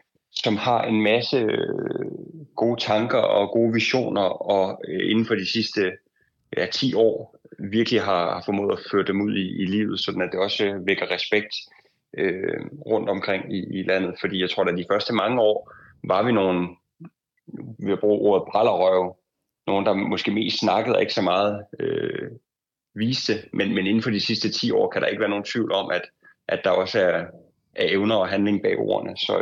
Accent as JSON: {"language": "Danish", "region": "Central Denmark Region", "country": "Denmark", "said": "Fordi som midtjyde og som fodboldfan"}